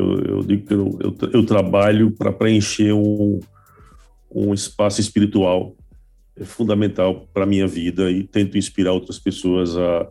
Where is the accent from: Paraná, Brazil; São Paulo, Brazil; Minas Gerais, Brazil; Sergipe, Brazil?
Sergipe, Brazil; já que eu sou sergipano, falei, vamos para Sergipe.